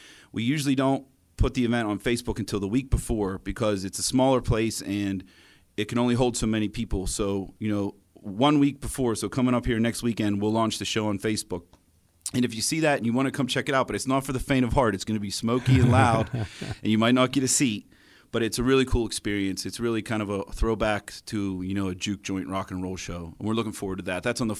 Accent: Dormont, Pennsylvania, United States; it's at a smaller place in Dormont, and I'm from Dormont.

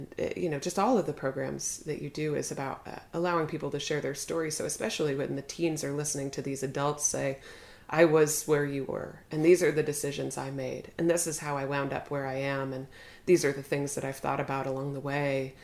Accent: Boston, Massachusetts, United States; also born or lived in Pittsburgh; I grew up in Boston and I lived in Pittsburgh for 15 years. And here I am in rural West Virginia and this is home.

